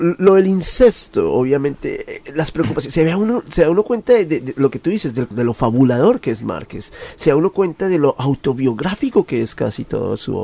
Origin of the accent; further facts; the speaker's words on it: Bogotá, Colombia; No sé, tal vez porque era el interior, porque soy de Bogotá o lo que sea.